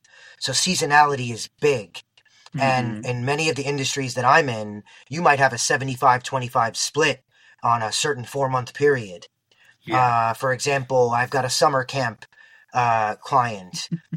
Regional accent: Queens, New York, United States; I'm from Ridgewood, Queens, on the border of Bushwick, Brooklyn.

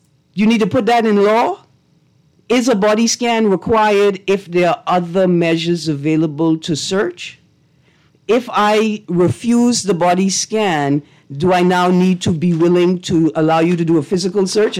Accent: Eleuthera, Bahamas; because I'm from Elutra, too.

